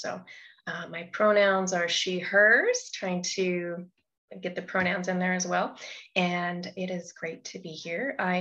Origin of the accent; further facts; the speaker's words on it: California, United States; I grew up in the Salinas Valley, which is in like central Northern California.